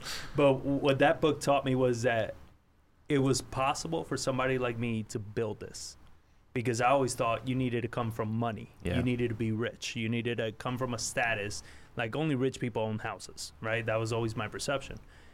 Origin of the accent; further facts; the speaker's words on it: New York, United States; So after 20 years of being in this country, I kind of overstayed my welcome a little bit. So I grew up in New York, went to school.